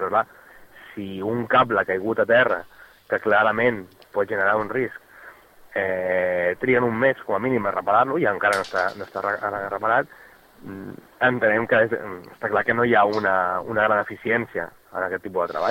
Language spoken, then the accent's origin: Catalan; Gavà, Catalonia, Spain; vivim en aquestes comarques, que sempre som de Gavà